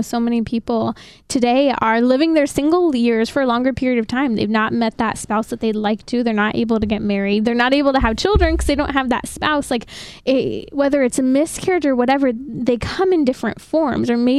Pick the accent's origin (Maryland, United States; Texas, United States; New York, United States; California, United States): California, United States; Lake Arrowhead; he really saw that lived out in the community where I grew up in Lake Arrowhead.